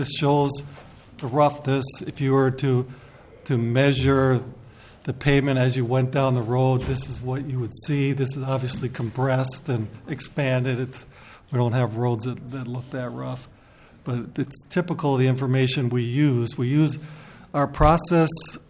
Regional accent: Minneapolis, Minnesota, United States; If it's a state route like where I grew up in Northeast Minneapolis, 65, we would drive that.

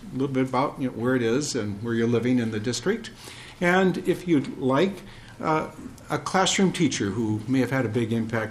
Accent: St. Paul, Minnesota, United States; born there; now in Maplewood, United States; I was born in St. Paul, just a couple of blocks from here, and I live in Maplewood.

